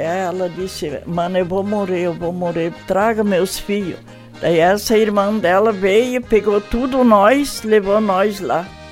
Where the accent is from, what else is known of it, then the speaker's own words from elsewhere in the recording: Porto Lucena, Rio Grande do Sul, Brazil; born there; Eu nasci em Porto Lucena, Rio Grande do Sul.